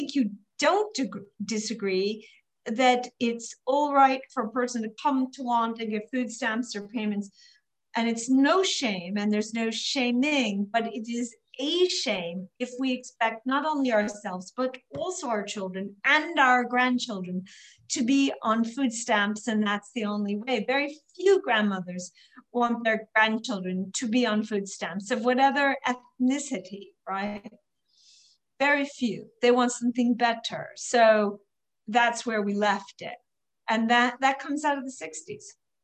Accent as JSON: {"language": "English", "town": "Chicago", "region": "Illinois", "country": "United States", "said": "I'm from Chicago, where he went in an effort to become a national leader to worry about housing of African-Americans in Chicago, which was terrible."}